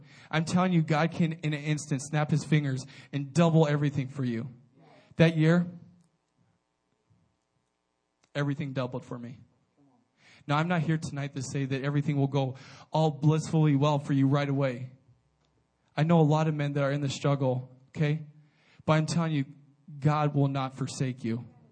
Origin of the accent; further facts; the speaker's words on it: Montana, United States; I'm from Montana. Anybody know where Montana is at?